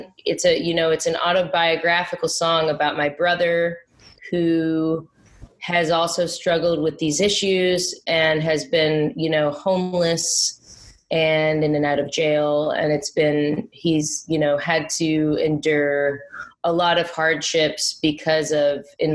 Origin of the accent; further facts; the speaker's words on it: Chicago, Illinois, United States; Sure. I grew up in Chicago.